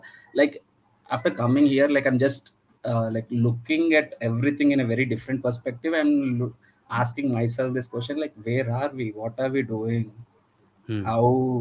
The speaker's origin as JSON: {"language": "English", "town": "Hyderabad", "region": "Telangana", "country": "India", "said": "So I'm from Hyderabad."}